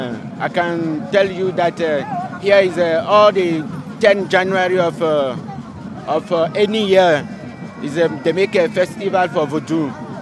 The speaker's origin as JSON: {"language": "English", "town": "Kumasi", "region": "Ashanti", "country": "Ghana", "said": "I'm from Kumasi, Ghana."}